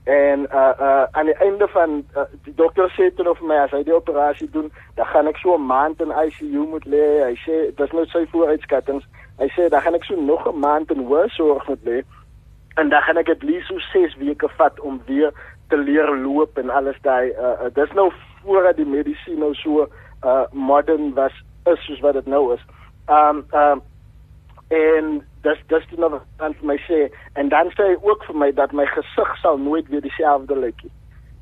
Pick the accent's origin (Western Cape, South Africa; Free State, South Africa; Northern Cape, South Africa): Western Cape, South Africa; Worcester; ek is gebore in die Kaap, maar nie lank daarna nie het my ma hulle Woester te verhuis, want hulle is van Woester. En hulle het hulle gesetel daar, ek het in die kerk groot geword